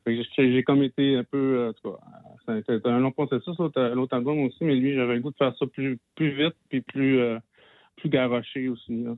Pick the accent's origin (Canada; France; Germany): Canada; Quebec; je viens du Lac-Saint-Jean. Mon père avait un garage, c'est là que j'ai commencé à gosser. Mais j'ai gossé aussi quand j'étais à l'école d'architecture à Québec